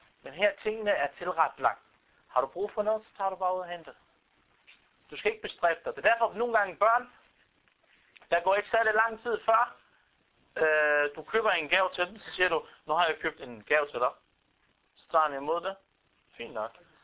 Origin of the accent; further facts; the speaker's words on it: Beirut, Beirut Governorate, Lebanon; now in Denmark; Kommer fra Beirut, hvor der var gang i den, mennesker, og du går ud.